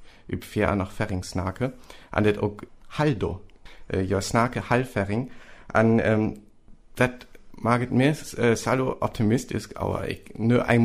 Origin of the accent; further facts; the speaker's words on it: Lower Saxony, Germany; Ja, ich salu san von Ostfresklund an.